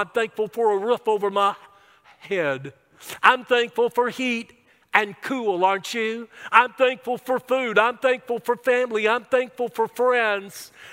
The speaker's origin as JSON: {"language": "English", "country": "United States", "tie": "born there", "said": "I'm thankful that I was born in America, the land of the free and the home of the brave."}